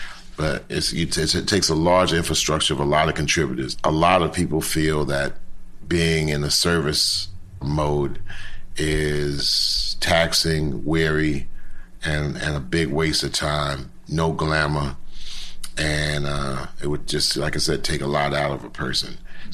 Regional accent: New York City, New York, United States; So we grew up in New York in the 60s and 70s, from 0 to 15.

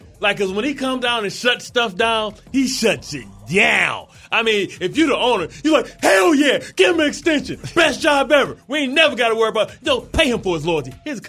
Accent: Detroit, Michigan, United States

